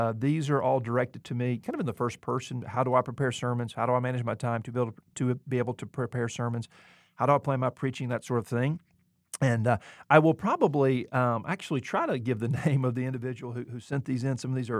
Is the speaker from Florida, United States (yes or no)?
no; Mobile, Alabama, United States; What is more, welcome to Alabama, my home state. I'm from Mobile, the other end of the state